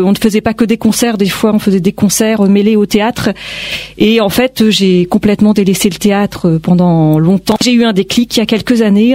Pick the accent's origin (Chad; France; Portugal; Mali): France; Caen, Normandy; Parce que donc je suis de Caen